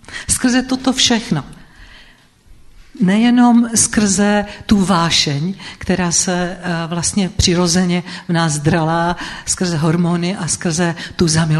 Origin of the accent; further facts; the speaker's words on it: Slovakia; a už jste tady slyšeli, že pocházíme ze Slovenska a příští rok budeme slavit 40 let našeho manželství. Máme dohromady 124 let.